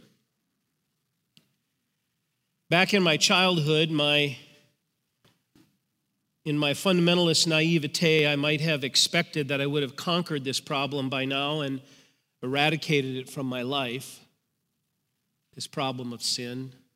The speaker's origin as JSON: {"language": "English", "town": "Faribault", "region": "Minnesota", "country": "United States", "tie": "born or raised there", "also_born_or_lived": "Hudson, United States", "said": "I grew up in Faribault, Minnesota. My wife grew up there as well."}